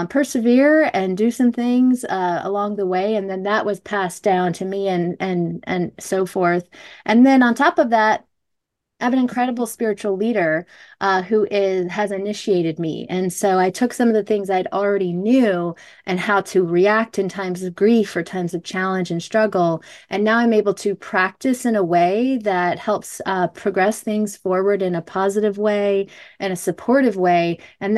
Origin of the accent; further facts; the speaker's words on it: Tallahassee, Florida, United States; Yeah, I'm from Tallahassee, Florida. Florida, it's a southern place.